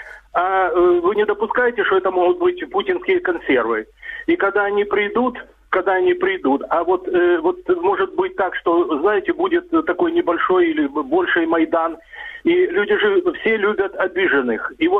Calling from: Dnipro, Dnipropetrovsk Oblast, Ukraine; из города Днепр.

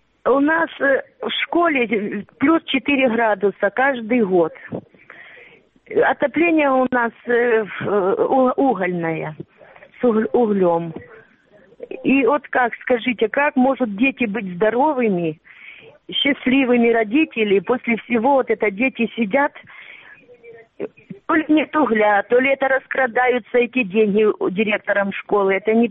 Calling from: Novooleksiivka, Kherson Oblast, Ukraine; Я от з Новоалексеївки, Генічеського району.

